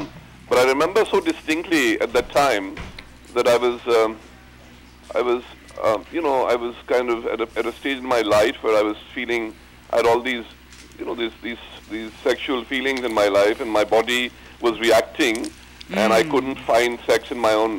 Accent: Bangladesh; I'm from a place called Bangladesh.

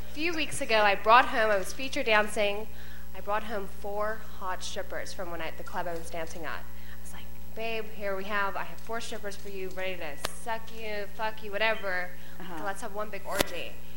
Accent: New York City, New York, United States; New York City

